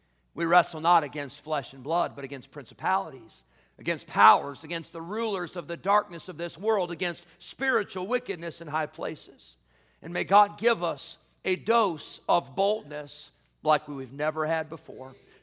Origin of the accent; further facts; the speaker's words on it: Illinois, United States; Where I grew up in Illinois, we went to some Chicago Cubs games, the old Wrigley Field there in Chicago.